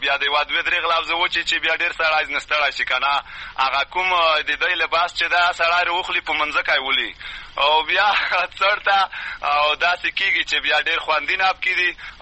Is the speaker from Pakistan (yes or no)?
no; Matak, Khost, Afghanistan; زه خپل د خوست ولایت د تڼۍ ولسوالۍ د متک کلی اوسیدونکی